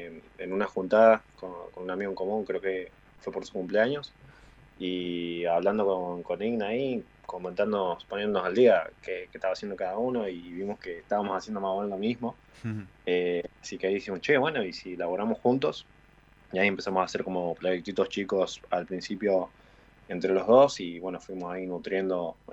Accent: Catamarca, Argentina; now in Córdoba, Argentina; Sí, ambos estamos en Córdoba estudiando, pero los dos sí somos oriundos de Catamarca.

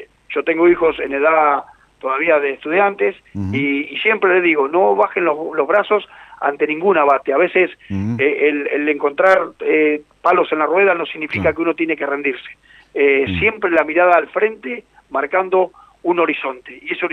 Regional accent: Argentina; Yo soy un argentino

